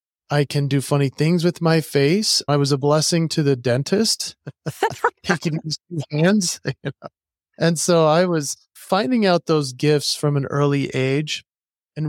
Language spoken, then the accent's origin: English; Utah, United States; because I grew up in Utah.